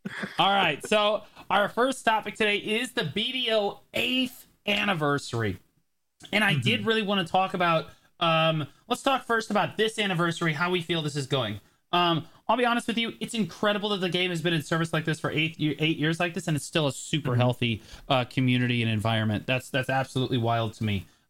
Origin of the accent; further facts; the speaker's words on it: United States; also I'm American, so like it's what we do, right?